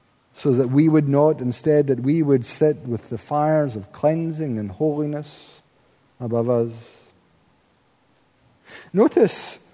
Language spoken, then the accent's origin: English; Paisley, Scotland, United Kingdom; In the school, when I was growing up in Paisley, I was subject to the humiliation that most West of Scotland boys were.